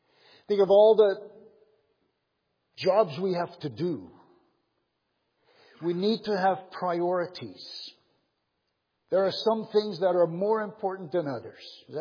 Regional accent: Chilliwack, British Columbia, Canada; When I grew up in Chilliwack, 40 acres was big.

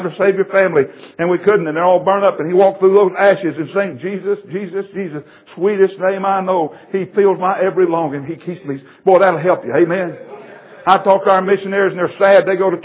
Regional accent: Oklahoma, United States; born there; Years and years ago, I remember, and I was born in Oklahoma out in the country, and we had an old-fashioned Pentecostal church. You could hear them for miles away.

